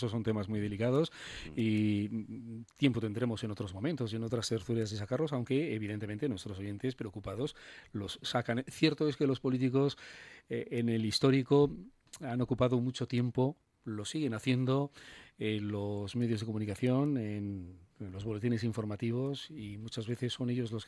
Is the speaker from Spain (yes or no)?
yes; Bilbao, Basque Country, Spain; now in Barcelona, Spain; Soy de Bilbao, vivo en Barcelona